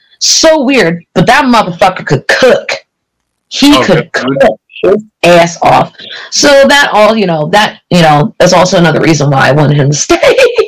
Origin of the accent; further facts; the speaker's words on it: Philadelphia, Pennsylvania, United States; and I'm from Philly, I know everything